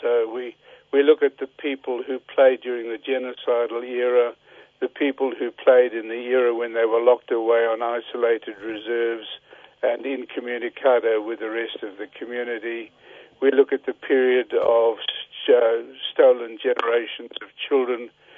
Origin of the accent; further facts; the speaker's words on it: South Africa; now in Australia; My research on Aborigine started in 1961 when I came from South Africa